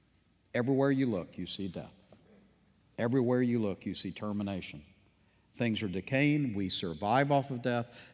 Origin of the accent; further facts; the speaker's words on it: Texas, United States; I had never heard anything like it growing up in East Texas.